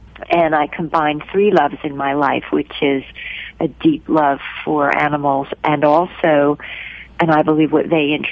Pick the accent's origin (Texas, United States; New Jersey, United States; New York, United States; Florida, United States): New Jersey, United States; Back when I was a child, I grew up in New Jersey.